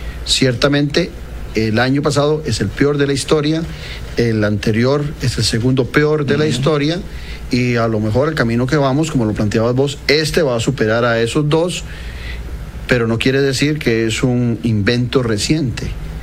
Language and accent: Spanish; Tibás, San José, Costa Rica; en el caso mío, que me crié toda mi vida en Tibás